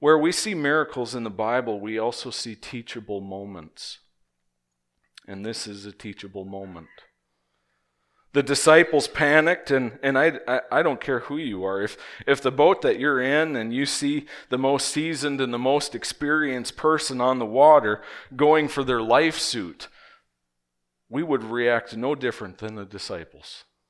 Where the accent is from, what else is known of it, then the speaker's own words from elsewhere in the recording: Minnesota, United States; Now I'm from Minnesota, so Red Lake and Mille Lacs Lake, they're really big lakes.